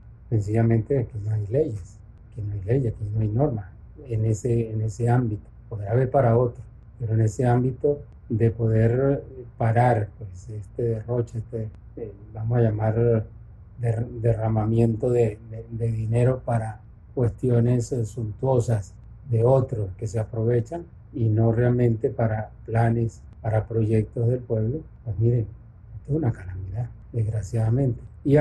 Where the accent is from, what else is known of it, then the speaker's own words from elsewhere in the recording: Venezuela; Entonces, al menos personalmente, lo veo como venezolano, ¿verdad?